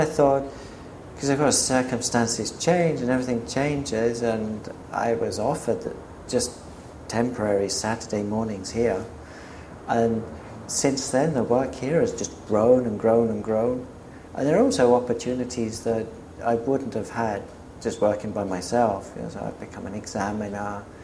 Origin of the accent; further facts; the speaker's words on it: Ashford, South East England, United Kingdom; also born or lived in Folkestone; I grew up in Ashford, then we moved to Folkestone.